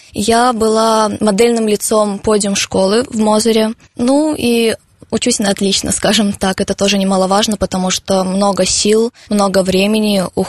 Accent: Gomel, Gomel Region, Belarus; born there; now in Kalinkovichi, Belarus; Я живу в Гомельской области, сама я родилась в Гомеле, но живу по семейным обстоятельствам в городе Калинковичи. Учусь в первой школе

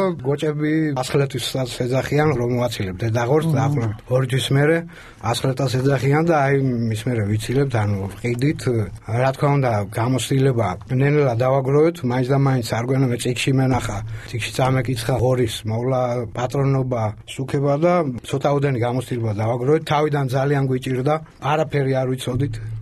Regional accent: Tbilisi, Georgia; სწავლობდი რუსულ სკოლაში, გადმოვედით თბილისში საცხოვრებლად, სადაც მეხუთე კლასიდან გავაგრძელე რუსულ სკოლაში სწავლა

